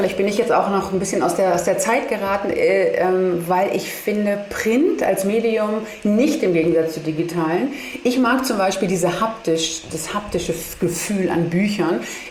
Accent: Germany

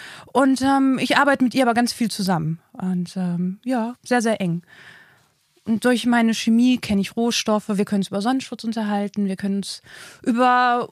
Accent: Hilden, North Rhine-Westphalia, Germany; born there; now in Trier, Germany; bin in Hilden geboren. Also wirklich Rheinland, nicht Köln. Mein Vater war Kölner.

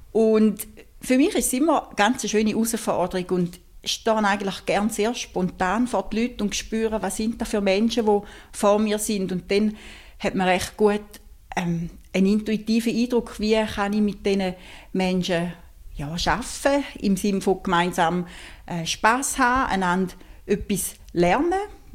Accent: St. Gallen, Switzerland; Ich komme aus St. Gallen. Ich bin 53

